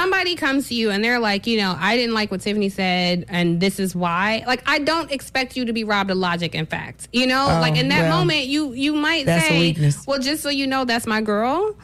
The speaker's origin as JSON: {"language": "English", "town": "Cleveland", "region": "Ohio", "country": "United States", "tie": "born there", "said": "I was born in Cleveland. Anytime I go to Cleveland, I could break out in hives."}